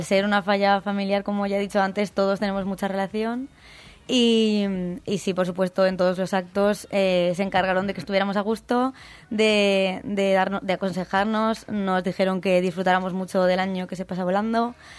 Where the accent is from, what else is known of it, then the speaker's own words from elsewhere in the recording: Alboraya, Valencian Community, Spain; hice prácticas en el Hotel Olimpia, en Alboraya, al lado de casa, porque yo soy de Alboraya.